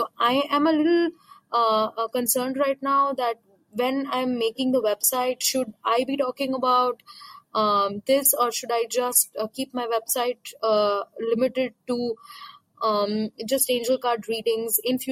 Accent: India; from India.

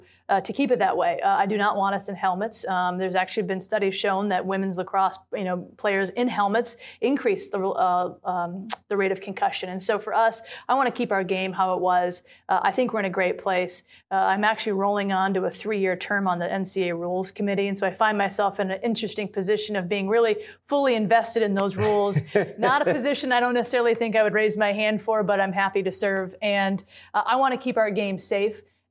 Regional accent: Midwest, United States; I was able to draw upon my experiences growing up in the Midwest and playing basketball and playing soccer.

